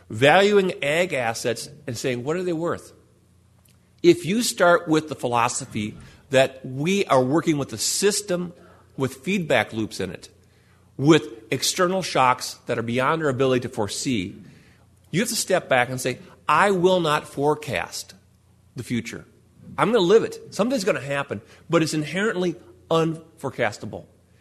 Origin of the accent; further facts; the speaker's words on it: Minnesota, United States; I'm originally from Western Minnesota, and a few weeks back, I was out in Western Minnesota